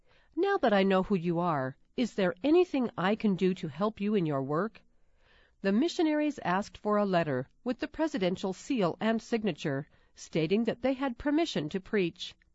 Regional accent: El Paso, Texas, United States; I grew up in El Paso, Texas.

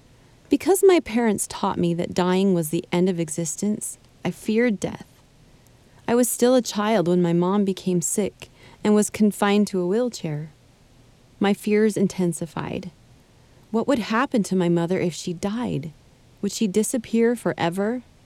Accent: Montana, United States; I was raised an atheist in Montana.

